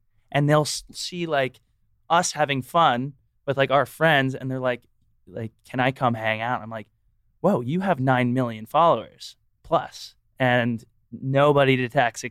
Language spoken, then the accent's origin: English; Texas, United States; But I'm also from Texas. So, like, that's another whole thing where it's like anxiety was never real in Texas, like in high school, especially.